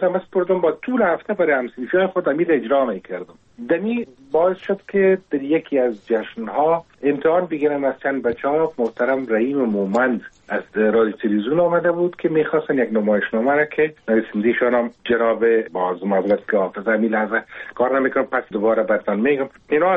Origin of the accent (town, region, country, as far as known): Kabul, Afghanistan; born or raised there